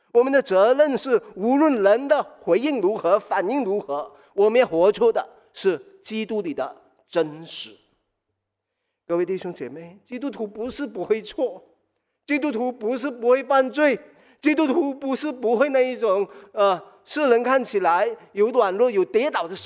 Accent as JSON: {"language": "Chinese", "country": "Singapore", "said": "我们新加坡人哦，那么新移民还有第二代移民在这里成长的都能够体会得到。我们有华语，有英语，我们有自己家里的语言，可能是广东话"}